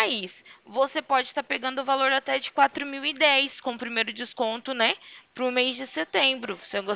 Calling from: Ribeirão Preto, São Paulo, Brazil; Ah, sim, eu falo da cidade de Ribeirão Preto.

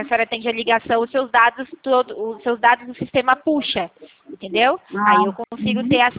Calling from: Itu, São Paulo, Brazil; Eu falo da cidade de Itu, falo da empresa Poupacred, aqui no interior de São Paulo.

